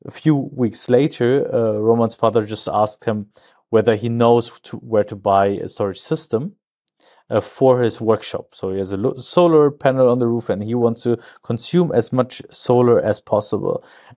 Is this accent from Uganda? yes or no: no; Cologne, North Rhine-Westphalia, Germany; now in Aachen, Germany; I'm originally from Cologne. So in Germany, we say Köln-Jung. Then I moved to Aachen because of my studies 10 years ago, roughly 11